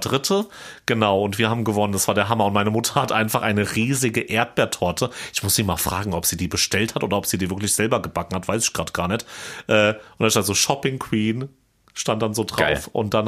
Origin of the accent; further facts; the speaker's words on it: Hesse, Germany; ich war in meiner Heimat im Vogelsberg, im Nachbarkaff in Eichelsachsen, auf dem Weihnachtsmarkt.